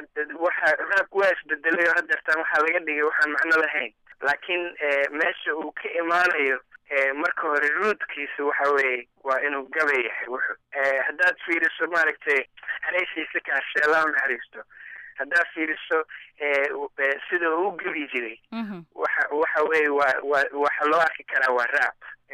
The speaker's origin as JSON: {"language": "Somali", "town": "Mogadishu", "region": "Banaadir", "country": "Somalia", "tie": "born or raised there", "said": "Soomaaliya waa meel aad iyo waa waddankeygii, waa aada waa igu weyn tahay, waa meel aan ku koray, waa ku dhashay Muqdisho aan ku koray"}